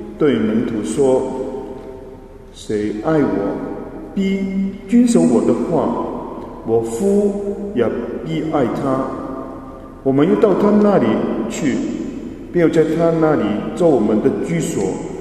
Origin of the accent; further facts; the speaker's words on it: Hong Kong; born there; 我相信其中一部分是因为我出生的时候刚是日本人占领香港，我在我的妈妈的肚里面